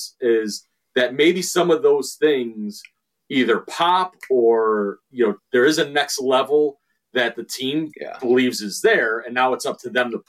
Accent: Chicago, Illinois, United States; I'm from Chicago originally, but the 36 Chambers coming out, and I was in high school in '96.

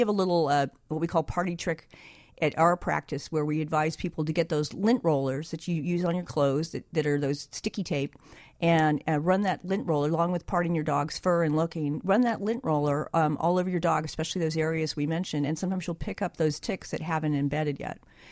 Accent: California, United States; No, in fact, I'd mentioned earlier, I'm from California.

